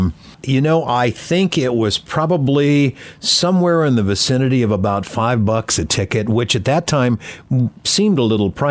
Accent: Modesto, California, United States; And growing up in Modesto...

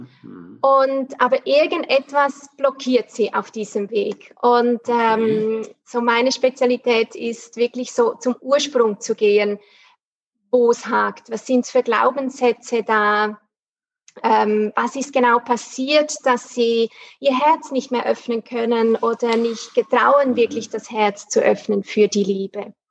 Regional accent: Zug, Switzerland; accent: Swiss; now in Basel, Switzerland; Ich bin Schweizerin, wie man das auch vielleicht ein bisschen hört. Genau. Ich bin in Zug aufgewachsen, wohne hier in Basel

